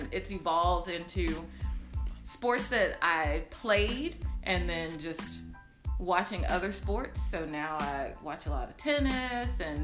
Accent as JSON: {"language": "English", "region": "Alabama", "country": "United States", "tie": "born or raised there", "said": "Again, growing up in Alabama, there's, you know, we don't have our pro teams."}